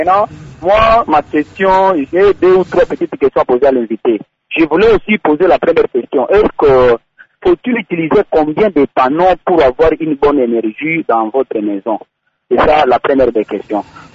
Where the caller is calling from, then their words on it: Kindu, Maniema, DR Congo; étant donné que chez nous à Kindu, le courant nous fait défaut chaque fois